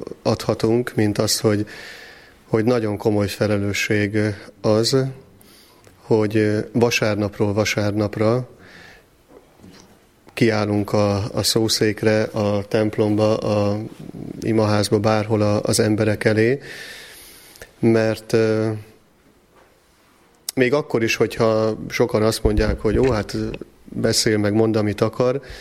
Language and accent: Hungarian; Sümeg, Veszprém County, Hungary; now in Pápa, Hungary; több mint 16 éve vagyok itt pápán, sümegi származású vagyok, tehát most már egy kicsit talán pápainak is mondhatom, meg vallhatom magam.